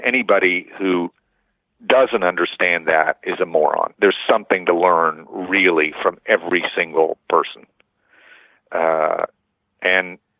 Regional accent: Oklahoma, United States; But since I have this name and I'm from Oklahoma and I play these roles

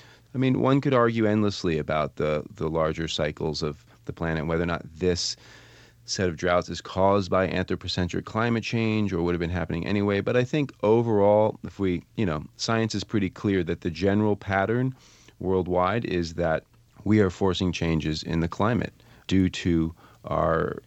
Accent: Vermont, United States; I mean, my mother lives in Vermont. I'm from Vermont

